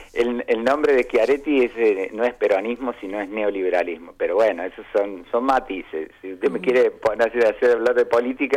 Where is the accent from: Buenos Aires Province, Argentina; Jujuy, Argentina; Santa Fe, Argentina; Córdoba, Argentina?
Córdoba, Argentina; also born or lived in Misiones; Yo soy de Córdoba, pero estuve 6 años en Misiones, en El Dorado.